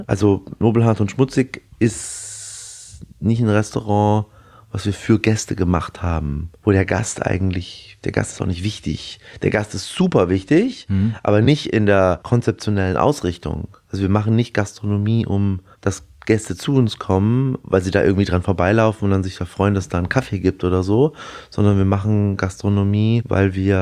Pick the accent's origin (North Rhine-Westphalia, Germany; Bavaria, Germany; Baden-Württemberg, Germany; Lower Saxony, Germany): Bavaria, Germany; Erlangen; meine Eltern sind mit mir vor der Wende rüber und haben dann irgendwann 91 in Erlangen oder in Erlangen-Dexendorf bei Nürnberg die Seebachstuben übernommen. Und so bin ich eigentlich im Restaurant groß geworden